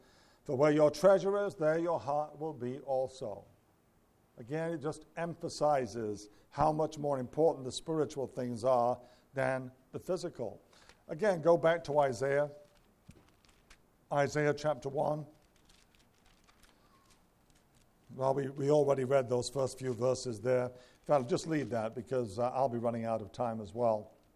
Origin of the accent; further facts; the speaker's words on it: England, United Kingdom; now in United States; When I grew up in England, and I think in America they opened earlier than they did in England